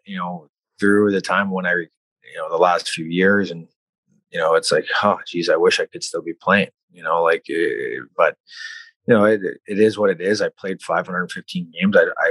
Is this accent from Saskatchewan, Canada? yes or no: yes; Kindersley, Saskatchewan, Canada; You know, like I'm from Kinnersey, Saskatchewan, you know, like